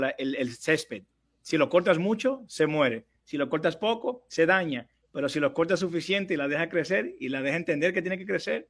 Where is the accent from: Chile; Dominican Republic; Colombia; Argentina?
Dominican Republic; Yo soy un muchacho dominicano, República Dominicana, nacido y criado, cantautor y compositor de mi propia música